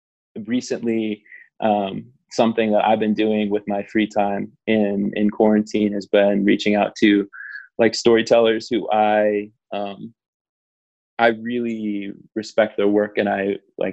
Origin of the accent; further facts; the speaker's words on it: Charlottesville, Virginia, United States; I'm from Charlottesville, Virginia.